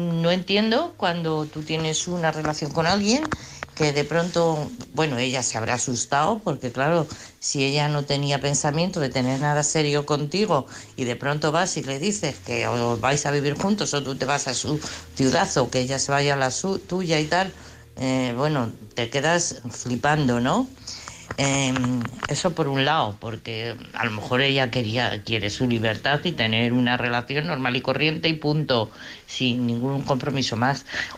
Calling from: Madrid, Community of Madrid, Spain; de Madrid.

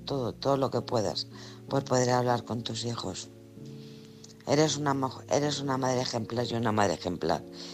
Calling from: Alcorcón, Community of Madrid, Spain; de Alcorcón.

